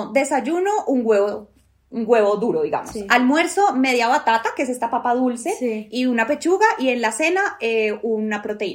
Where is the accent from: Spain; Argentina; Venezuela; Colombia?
Colombia; soy de Colombia y estoy estudiando coreano.